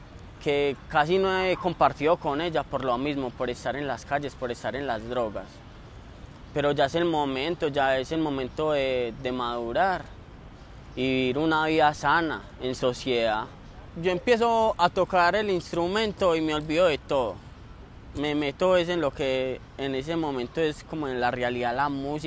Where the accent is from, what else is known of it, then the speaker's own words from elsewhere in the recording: La Ceja, Antioquia, Colombia; soy del municipio de La Ceja.